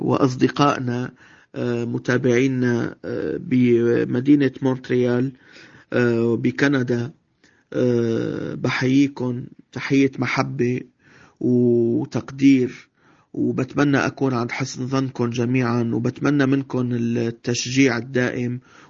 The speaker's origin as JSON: {"language": "Arabic", "country": "Morocco", "tie": "born or raised there", "also_born_or_lived": "Syria", "said": "وما بنسى أيضا بلدي الثاني المغرب الحبيب، البلد اللي ولدت فيه ونشأت فيه ودرست فيه"}